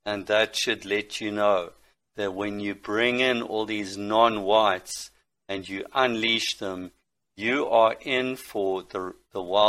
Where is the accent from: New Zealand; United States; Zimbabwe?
Zimbabwe; I can tell you from here in Africa, I grew up in Rhodesia, and we whites weren't many.